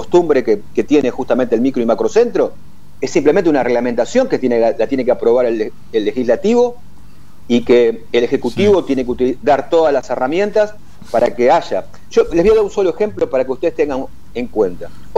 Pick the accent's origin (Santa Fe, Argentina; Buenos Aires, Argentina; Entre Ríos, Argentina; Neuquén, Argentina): Buenos Aires, Argentina; born there; nací ahí, sí, en la zona de Paternal